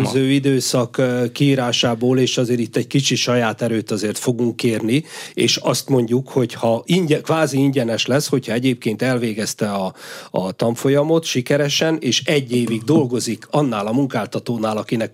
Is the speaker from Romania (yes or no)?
no; Szabolcs-Szatmár-Bereg, Hungary; Ráadásul, ugye én is Szabolcs-Szatmár megyéből származom.